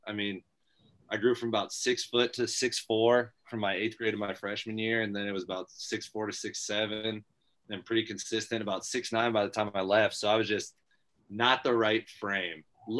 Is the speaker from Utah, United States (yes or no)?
no; Iowa Falls, Iowa, United States; Grew up in Iowa Falls, Iowa. Ended up moving to Ackley when my mom got remarried.